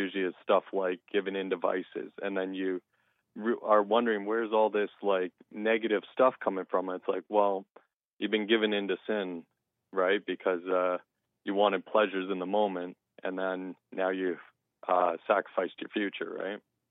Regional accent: Canada; from Canada.

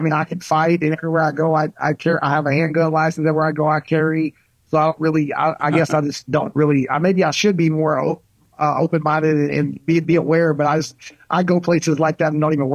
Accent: United States; I'm a nationalist. Big time. I'm an American.

